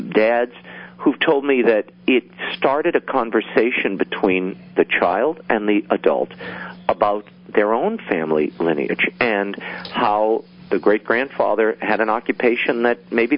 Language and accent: English; New Orleans, Louisiana, United States; I grew up in New Orleans, and I went to school with the Christian Brothers in City Park.